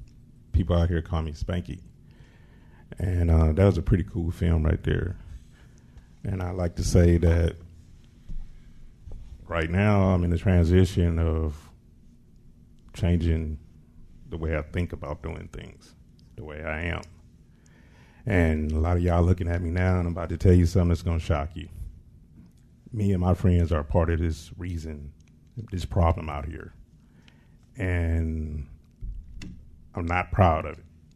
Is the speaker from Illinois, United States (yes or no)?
no; Inglewood, California, United States; I'm from Inglewood, California.